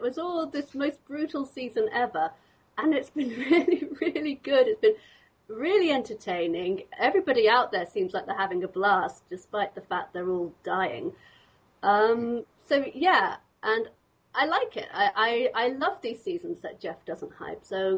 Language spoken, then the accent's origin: English; United Kingdom; now in United States; Nikki, I believe, was on Big Brother the year after I moved to America, so I just missed her. I did used to watch Big Brother UK, but she is after my time.